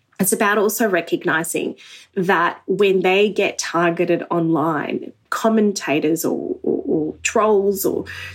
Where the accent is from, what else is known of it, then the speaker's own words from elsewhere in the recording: Australia; I can speak to you as an Australian Muslim who's had to contend with so much negative coverage and misleading coverage, frankly, of our community.